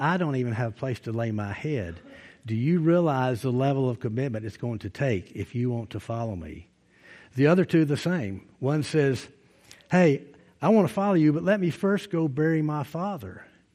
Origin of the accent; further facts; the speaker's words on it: Alabama, United States; By the way, I'm from Alabama.